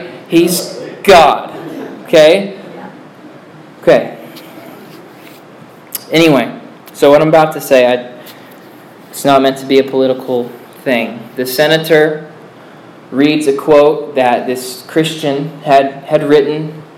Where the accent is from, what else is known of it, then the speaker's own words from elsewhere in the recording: United States; Second, it was wrong as an American, just on an American level, it was wrong.